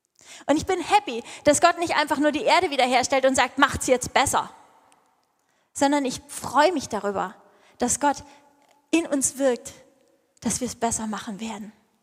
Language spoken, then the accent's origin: German; Baden-Württemberg, Germany; Hallo, ich bin Schwabe.